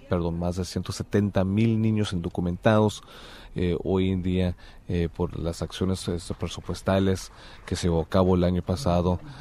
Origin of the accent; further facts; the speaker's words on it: California, United States; yo como presidente del Senado, pero también como latino, como californiano, pero como de origen latino, yo estoy alzando mi voz